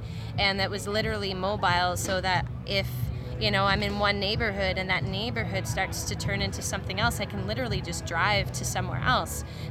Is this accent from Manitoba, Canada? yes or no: no; Guelph, Ontario, Canada; I grew up in Guelph.